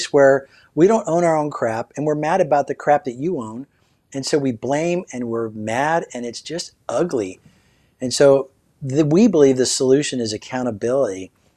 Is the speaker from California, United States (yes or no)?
yes; California, United States; when I grew up in Orange County